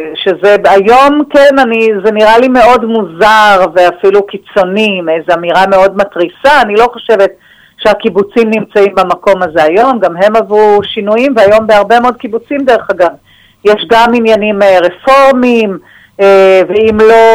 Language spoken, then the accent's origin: Hebrew; Northern District, Israel; אני גדלתי בקיבוץ, כמו שאמרת, של השומר הצעיר בקיבוץ יחיעם